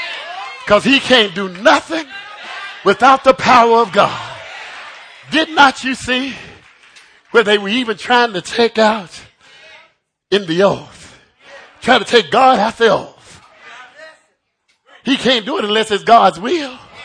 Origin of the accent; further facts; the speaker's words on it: United States; I'm glad that I am an American. I'm glad that I'm a black man that know about the struggle.